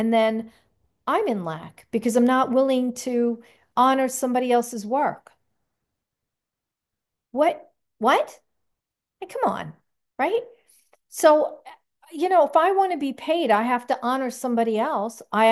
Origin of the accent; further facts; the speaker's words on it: New York, United States; well, listen, I come from New York where for a quarter of an acre, they wanted to charge $40.